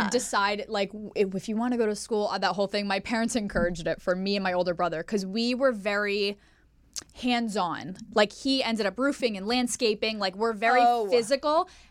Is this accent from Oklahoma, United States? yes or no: no; Pennsylvania, United States; also born or lived in Staten Island, New York; I'm from Pennsylvania.